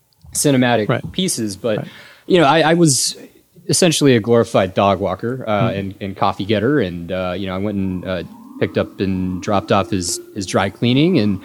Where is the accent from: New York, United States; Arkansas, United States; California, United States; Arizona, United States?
Arkansas, United States; Fort Smith; But yeah, so I was raised in Fort Smith, Arkansas. You ever heard of it?